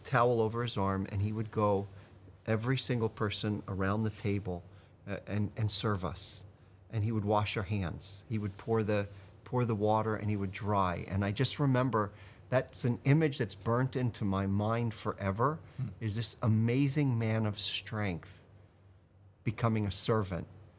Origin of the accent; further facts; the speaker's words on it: New Jersey, United States; I grew up in New Jersey, but we would go to Brooklyn to my aunt's house